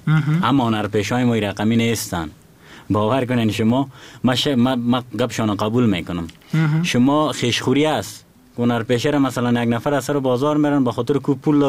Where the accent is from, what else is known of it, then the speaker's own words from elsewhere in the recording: Afghanistan; ما افغان هستم